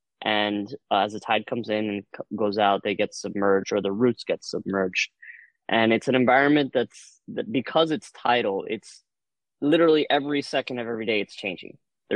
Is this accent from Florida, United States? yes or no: yes; Miami, Florida, United States; I was, yeah. Yep, I'm a native Miami.